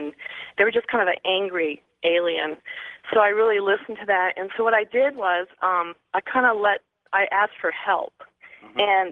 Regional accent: Seattle, Washington, United States; I'm from Seattle.

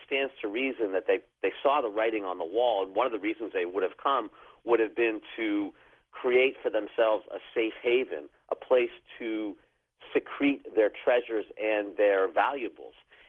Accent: Massachusetts, United States; And so that's the legend we have in my hometown, Western Massachusetts.

